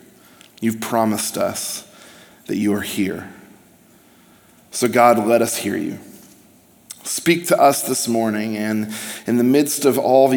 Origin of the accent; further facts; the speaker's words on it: San Diego, California, United States; I was born and raised in San Diego. Many of you know that, in California.